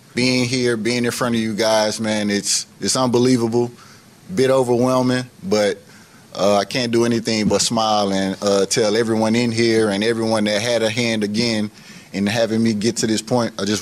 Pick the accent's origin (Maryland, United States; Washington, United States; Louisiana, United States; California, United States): Louisiana, United States; Port Allen; So I definitely have to shout out, you know, my hometown of Port Allen.